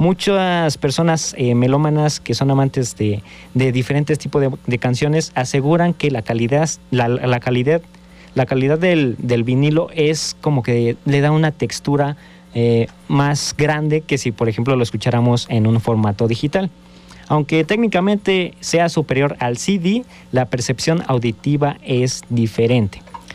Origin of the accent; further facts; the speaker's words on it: Mexico; muchos crecimos aquí en México